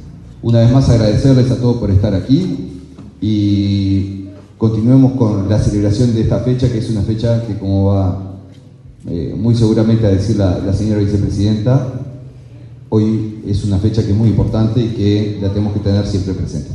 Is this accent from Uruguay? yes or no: yes; Mercedes, Soriano, Uruguay; born there; yo soy nacido en Soriano, en Mercedes, y tengo familia también, nací aquí en Durazno